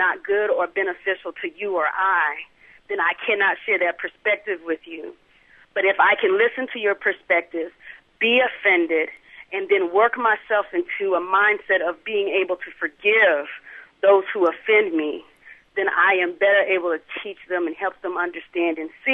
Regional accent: United States; I am African American, and so living in a system where I am often target or victim

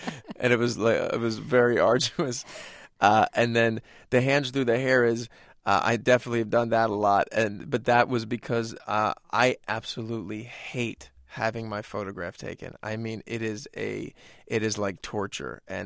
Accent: Philadelphia, Pennsylvania, United States; especially for growing up in Philadelphia to have that was really, really interesting.

